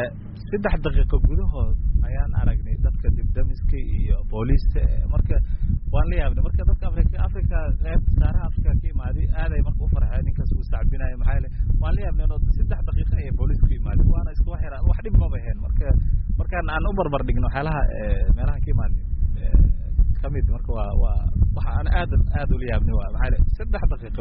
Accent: Kenya; aniga waxaanahay Kenyan anahay waxaa yeelay wadankan aan ku dhashay wadankan aan ku waxbartay wadankan aan ka shaqeeyay

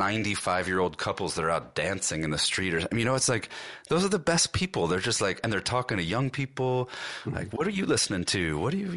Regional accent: Cleveland, Ohio, United States; Where I was lucky enough to have an arts program where I grew up in Cleveland, Ohio, in the school that I went to, and I loved those teachers.

